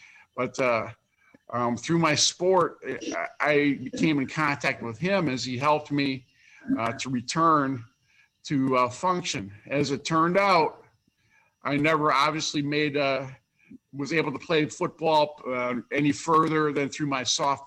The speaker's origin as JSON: {"language": "English", "town": "Kenosha", "region": "Wisconsin", "country": "United States", "tie": "born or raised there", "also_born_or_lived": "Racine", "said": "I did. Actually, I was born in Racine and moved to Kenosha before I was 1 year old. And I was a student within the Kenosha Unified School District."}